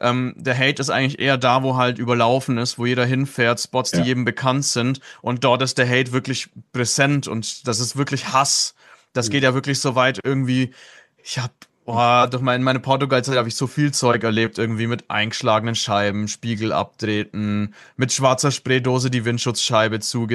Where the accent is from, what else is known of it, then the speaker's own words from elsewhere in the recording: Southern Germany, Germany; now in Northern Germany; das ist einer der Gründe, warum ich irgendwann als Süddeutscher tatsächlich in den Norden geflohen bin.